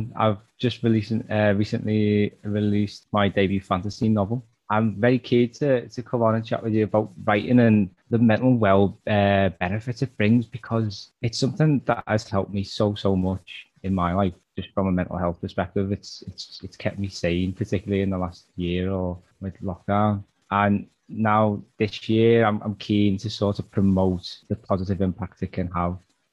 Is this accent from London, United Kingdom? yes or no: no; Liverpool, North West England, United Kingdom; I'm from Liverpool.